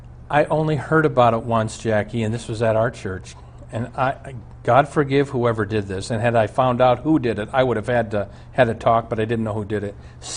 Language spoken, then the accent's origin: English; Omaha, Nebraska, United States; Our family doctor growing up in Omaha was Dr. Armbrust. He delivered my brother and he was our doctor all the way through high school.